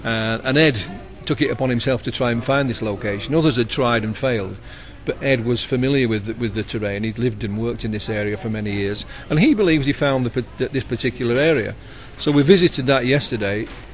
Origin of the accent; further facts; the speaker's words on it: England, United Kingdom; I mean, I'm come from England. I'm not used to all this sunshine you've got.